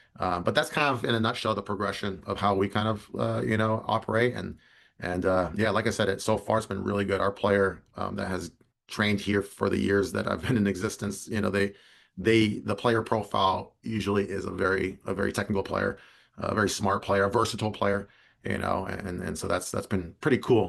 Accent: Morgan Hill, California, United States; I'm from Morgan Hill, so all the ODP events that we had there, it was a 5-minute drive for me.

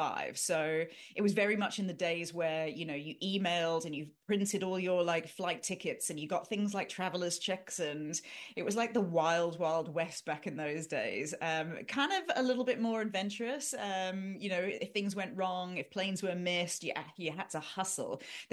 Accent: Durban, KwaZulu-Natal, South Africa; And I originally came from South Africa. I'm from a place called Durban on the East Coast.

